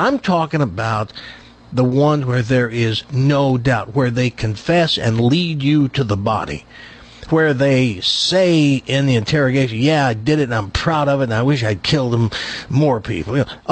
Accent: Tennessee, United States; So I grew up at about a 7 or an 8 because I grew up in Tennessee in a little nothing town

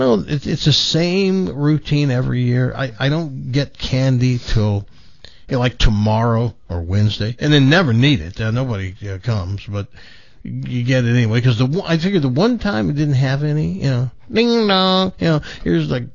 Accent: the South, United States; I'm from the South where the N-word was used by my dad.

